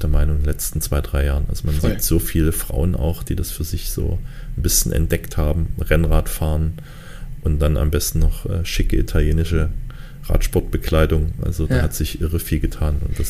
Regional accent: Dresden, Saxony, Germany; Und ich sehe, dass der Radverkehr gerade hier in meiner Heimatstadt Dresden sich extrem verändert hat.

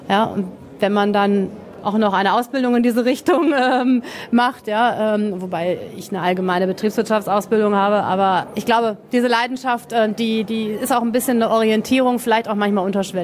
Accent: North Rhine-Westphalia, Germany; ich komme aus Nordrhein-Westfalen.

